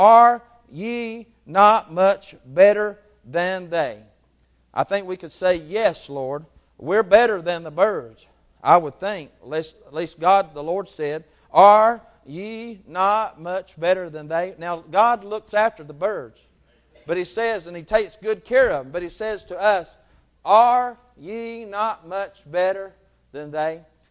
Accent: the South, United States; 1 gallon of tea, and I'm being from the South. Let me put in there sweet tea.

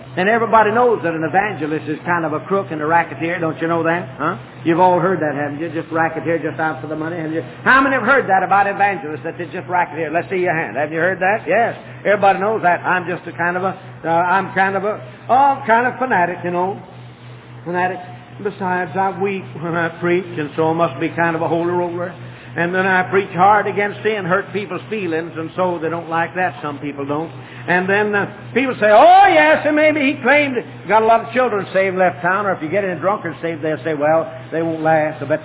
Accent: Greenville, South Carolina, United States; I came from Greenville, South Carolina, and on down to Florida.

